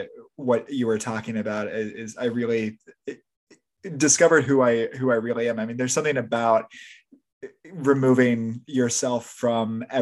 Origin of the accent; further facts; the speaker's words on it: Indiana, United States; I'm originally from Indiana. I got as far north as Milwaukee.